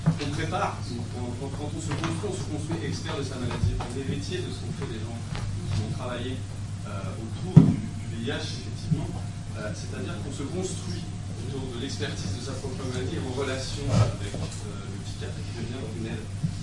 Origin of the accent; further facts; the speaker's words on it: Hauts-de-France, France; moi je viens de la Picardie, je vous jure, c'est le désert.